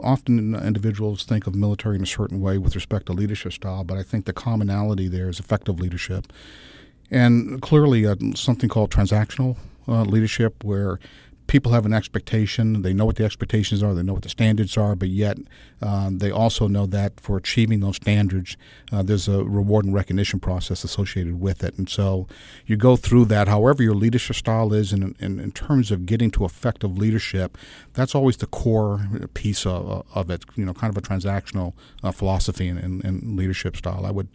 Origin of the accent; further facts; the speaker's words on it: Newport, Rhode Island, United States; I grew up in a Navy environment all of my life. And I often tell the story, Rebecca, of growing up in Newport, Rhode Island.